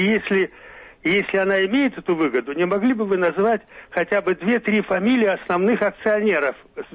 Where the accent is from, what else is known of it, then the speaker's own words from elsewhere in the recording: Moscow, Russia; Это я из Москвы